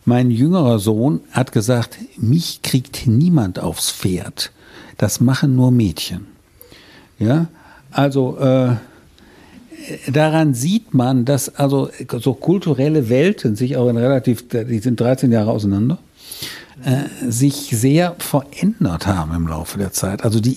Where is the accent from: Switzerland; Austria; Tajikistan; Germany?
Germany; Rhineland; Also wie ich stamme aus dem Rheinland